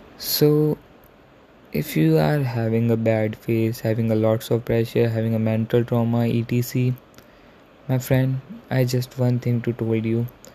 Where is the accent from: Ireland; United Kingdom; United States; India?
India; I'm a teenager from India.